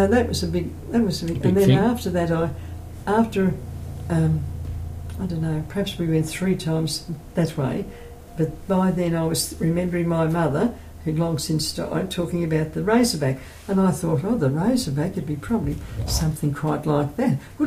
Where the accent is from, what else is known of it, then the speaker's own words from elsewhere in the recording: Australia; born there; I said that I was born in Australia, you know, but I say to people I might have been born in Syria, you know.